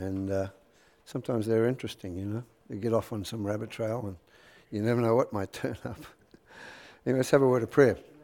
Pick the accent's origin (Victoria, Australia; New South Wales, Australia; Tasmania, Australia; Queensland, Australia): New South Wales, Australia; Sydney; So as you can see, this is my hometown. I grew up in Sydney. We call it the Big Smoke over there.